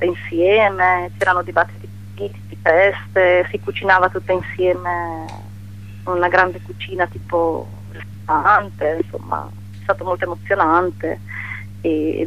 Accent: Pesaro, Marche, Italy; also born or lived in Bergamo / Bari / Milan; now in Bologna, Italy; sono cresciuta a Pesaro, diciamo, nel senso che sono nata per caso in provincia di Bergamo, e però sono cresciuta a Pesaro, quindi mi ritengo di lì, diciamo, e ho un po' girato, ho vissuto a Bari, ho vissuto a Milano, insomma adesso sono tornata a Bologna dal 2002 più o meno.

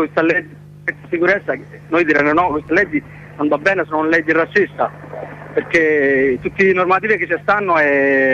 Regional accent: Bangladesh; Italian is a second language; now in Italy; Sono del Bangladesh.

